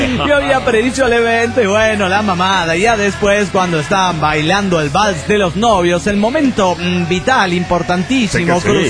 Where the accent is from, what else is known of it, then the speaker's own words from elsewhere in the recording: Lanús, Buenos Aires Province, Argentina; de Lanús, Argentina.